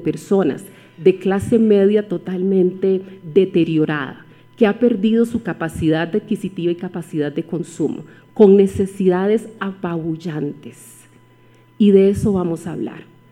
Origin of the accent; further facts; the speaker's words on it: Costa Rica; en mi país, Costa Rica. Mi región, de donde yo soy nativa, Centroamérica